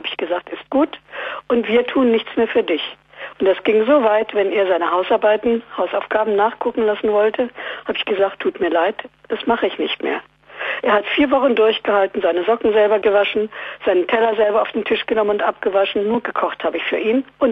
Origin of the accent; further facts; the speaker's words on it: Wolferode, Hesse, Germany; Ich komme aus Wolferode bei Marburg.